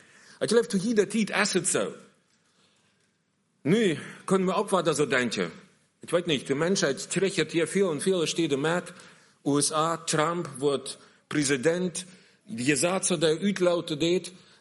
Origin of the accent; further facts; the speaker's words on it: Bielefeld, North Rhine-Westphalia, Germany; Ich komme aus Bielefeld, und da steht Milse